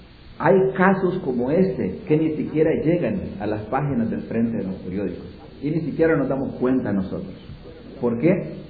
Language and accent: Spanish; El Salvador; Pero allá en mi pueblo, yo soy salvadoreño, y allá en el campo